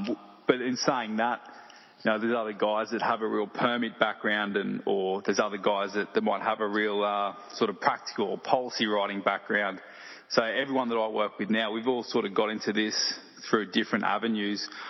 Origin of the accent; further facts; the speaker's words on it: Queensland, Australia; I obviously growing up on the Sunshine Coast and always had a bit of a passion for the environment in general.